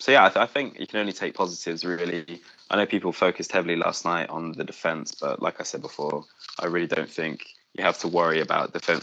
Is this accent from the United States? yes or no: no; England, United Kingdom; born there; I think it's just coming from the fact that I was born in England, maybe.